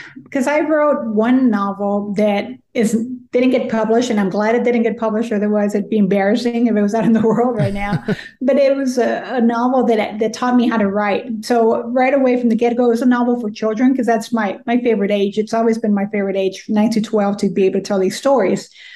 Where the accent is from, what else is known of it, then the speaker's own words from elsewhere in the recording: San Antonio, Texas, United States; first language Spanish; also born or lived in Mexico; And I was born in Mexico, but came to San Antonio as a baby. But everything in my neighborhood, in the barrio, it's all in Spanish in the South Side.